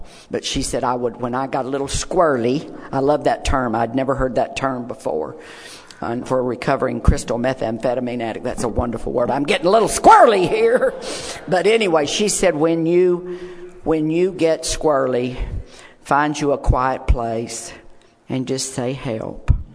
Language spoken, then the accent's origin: English; Deep South, United States; I had a secret growing up in the Deep South.